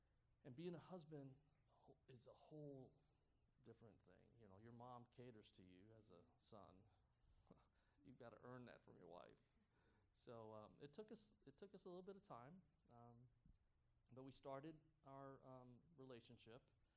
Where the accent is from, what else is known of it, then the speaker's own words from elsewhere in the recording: Detroit, Michigan, United States; I'm a Mexican from Detroit, but didn't matter.